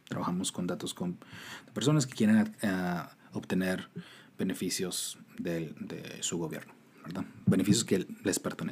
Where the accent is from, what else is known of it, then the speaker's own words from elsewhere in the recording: Tijuana, Baja California, Mexico; Yo crecí en Tijuana, yo no nací en Tijuana.